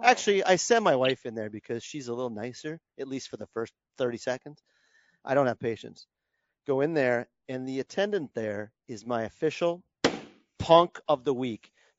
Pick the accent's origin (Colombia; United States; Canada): Canada; I'm a Canadian.